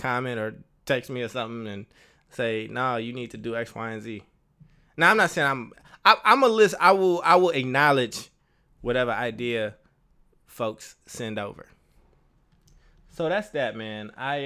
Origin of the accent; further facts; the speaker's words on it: Chicago, Illinois, United States; whether it's like back in my hometown of like Chicago or even New Orleans.